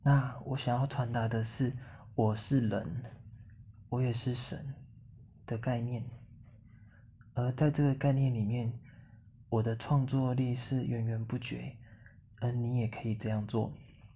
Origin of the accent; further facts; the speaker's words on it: Tainan, Taiwan; born there; 我出生在台湾的台南，1995年6月15号，早上9点。我出生的家庭是基督教家庭